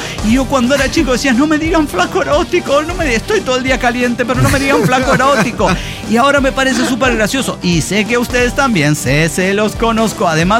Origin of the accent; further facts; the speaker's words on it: Querétaro, Mexico; Así lo hicimos y me fui de guía de jarochos a mi tierra